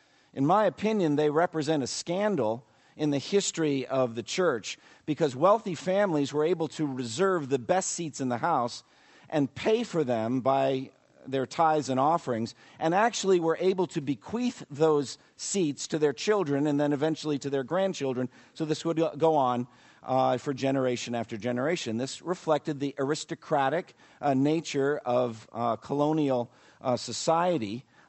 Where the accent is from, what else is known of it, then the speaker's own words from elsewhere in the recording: New England, United States; I come from New England, and if you're up there in New England, you can see everywhere, basically on every street corner, historic congregational churches.